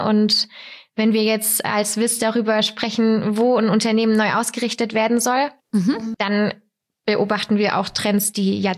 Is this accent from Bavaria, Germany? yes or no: no; Weikersheim, Baden-Württemberg, Germany; Ich bin 29 Jahre alt. Ich komme aus Weikersheim